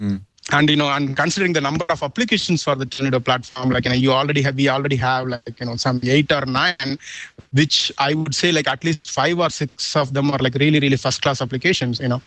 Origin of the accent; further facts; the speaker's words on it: Chicago, Illinois, United States; and most of our team is in Texas, United States, and I'm from Chicago.